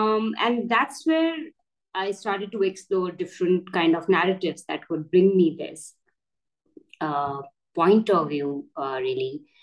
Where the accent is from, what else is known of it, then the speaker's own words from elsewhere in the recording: Delhi, India; It's I grew up in Delhi, which is the capital city of India.